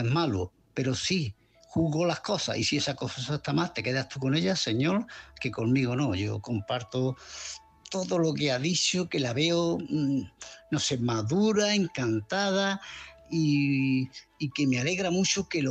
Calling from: Malaga, Andalusia, Spain; de Málaga.

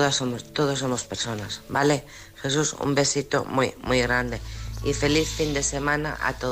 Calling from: Alcorcón, Community of Madrid, Spain; de Alcorcón.

